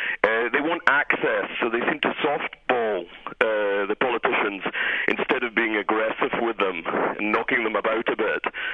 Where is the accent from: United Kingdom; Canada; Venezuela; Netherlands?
United Kingdom; now in Oakland, United States; I grew up in Britain, where political reporters such as David Dimbleby are extremely knowledgeable about the politicians.